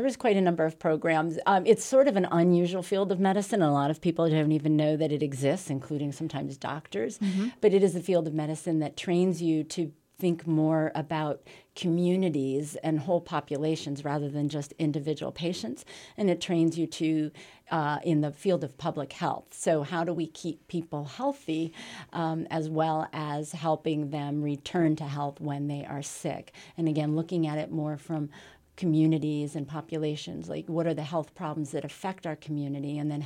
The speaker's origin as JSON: {"language": "English", "town": "Nazareth", "region": "Pennsylvania", "country": "United States", "tie": "born or raised there", "said": "I was born and raised in the Lehigh Valley in Nazareth, Pennsylvania."}